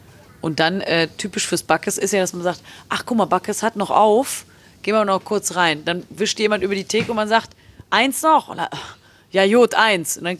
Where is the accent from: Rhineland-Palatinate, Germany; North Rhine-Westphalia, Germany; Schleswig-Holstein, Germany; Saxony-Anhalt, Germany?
North Rhine-Westphalia, Germany; Cologne; Das kriegt man ja als Kölner jetzt selbst.